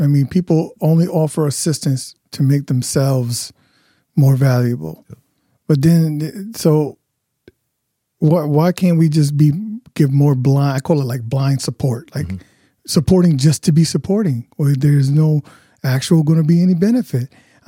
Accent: New Haven, Connecticut, United States; I always say this because I'm born and raised in New Haven, like yourself.

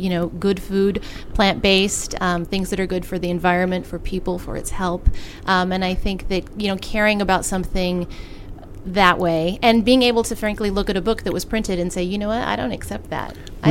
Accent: Kaysville, Utah, United States; I am from Kaysville, Utah.

